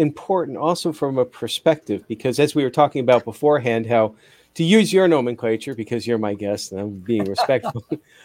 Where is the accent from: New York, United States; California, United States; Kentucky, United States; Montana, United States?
New York, United States; White Plains; also born or lived in Harrison; I grew up in White Plains and Harrison. Ah! So, I know Westchester.